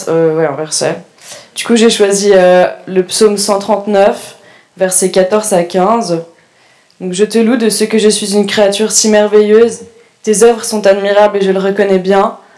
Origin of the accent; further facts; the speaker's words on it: Switzerland; born there; j'ai 19 ans. Je suis née en Suisse dans une famille chrétienne.